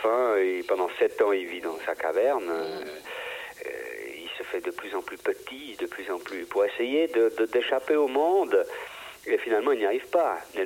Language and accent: French; Switzerland; C'est gens qu'on ne voit pas tellement chez nous en Suisse